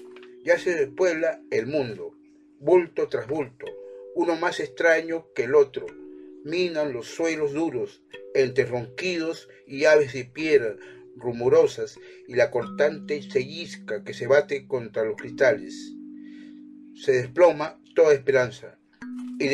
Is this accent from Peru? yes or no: yes; Peru; Soy el poeta peruano